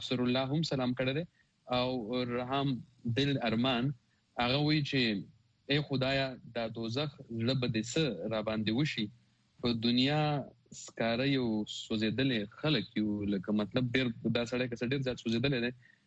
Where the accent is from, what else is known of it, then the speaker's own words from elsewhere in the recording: Peshawar, Khyber Pakhtunkhwa, Pakistan; د پېښور نه يم.